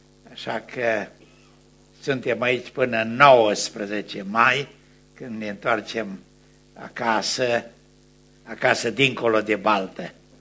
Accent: Cluj-Napoca, Cluj County, Romania; Așa că să știți că eu sunt clujean și în Cluj ăsta e locul meu.

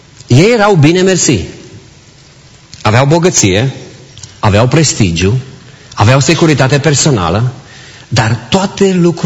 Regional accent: Romania; Pentru că suntem români.

